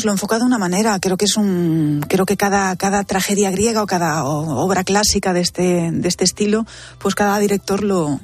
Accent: Galicia, Spain; aparte soy gallega, quiero decirte. Sí, me viene de fábrica. Entre gallega y pelirroja

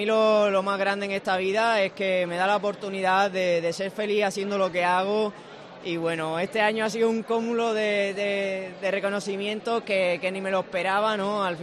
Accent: Andalusia, Spain; no solo por llevar los colores de mi tierra, ¿no?, de Andalucía

